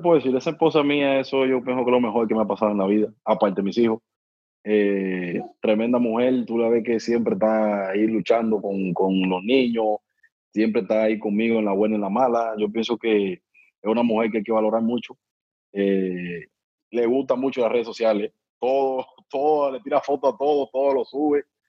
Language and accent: Spanish; Cuba; yo soy un tipo que yo vengo de Cuba, hermano. En Cuba tú tienes que trabajar para tú poder ganarte la comida.